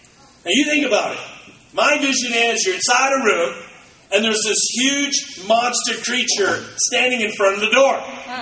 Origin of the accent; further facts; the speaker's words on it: Green Bay, Wisconsin, United States; now in Chicago, United States; I was raised in Green Bay.